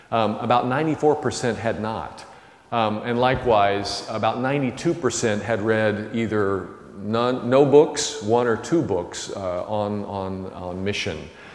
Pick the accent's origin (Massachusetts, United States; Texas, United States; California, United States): Texas, United States; I'm from Texas. And Southerners engage in what we call more indirect speech.